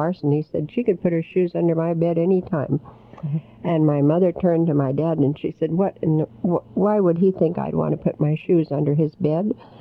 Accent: Dawson, Yukon, Canada; born there; Well, I was born in Dawson

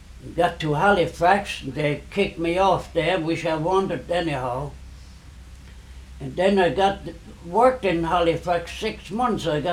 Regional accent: Koblenz, Rhineland-Palatinate, Germany; No, I was raised near Koblenz. And that's up the river from there, up the Rhine.

